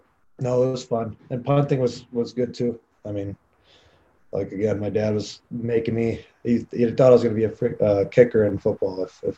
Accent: South Carolina, United States; I'm from South Carolina originally. So I'd spend my summers down there.

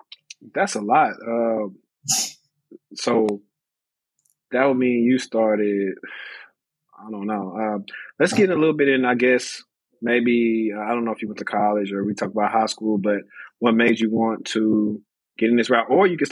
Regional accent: Louisiana, United States; I'm from Louisiana. And I think I passed that specific Ricoh I interviewed for in Bossier City a couple of times the last time I was back.

